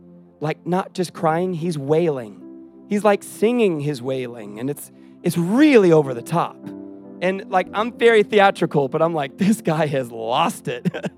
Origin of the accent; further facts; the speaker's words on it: Israel; I grew up in Israel, as I said.